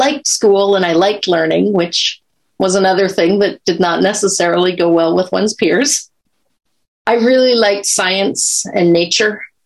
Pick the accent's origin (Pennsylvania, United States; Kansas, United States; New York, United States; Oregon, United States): Oregon, United States; Corvallis; Well, I grew up in Corvallis, so I just kind of thought that people grew up and became professors.